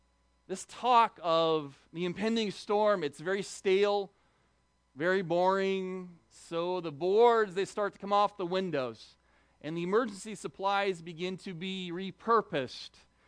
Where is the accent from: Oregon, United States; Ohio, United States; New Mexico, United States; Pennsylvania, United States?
Oregon, United States; Now, by the way, I'm from Oregon. I've never had to think about tornadoes in my life.